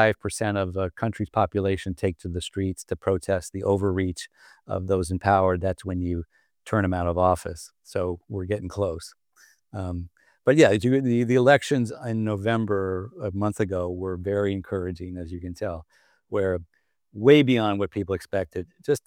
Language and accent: English; United States; And it's painful for me as an American to see countries and others like kowtow and kiss his behind.